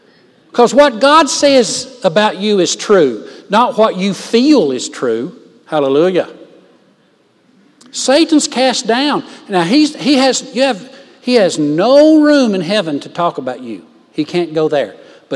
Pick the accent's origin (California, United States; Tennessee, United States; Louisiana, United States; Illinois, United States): Tennessee, United States; She was from Ohio, and I was from Tennessee.